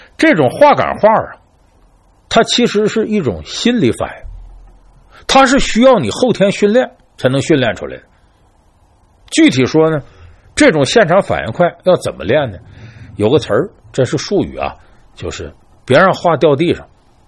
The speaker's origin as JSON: {"language": "Chinese", "region": "Northeast China", "country": "China", "said": "当然这个呢和我是东北人有直接关系，我们打小呢接受这些四六八句的一些教育。"}